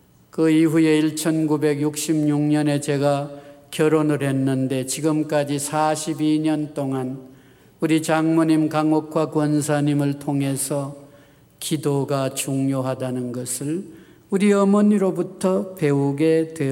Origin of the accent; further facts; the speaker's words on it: Manchuria, China; born there; also born or lived in Manpo, North Korea; 물론 저는 만주에서 태어났고 저희 아버님도 젊은 소시절에 만주에서 지나서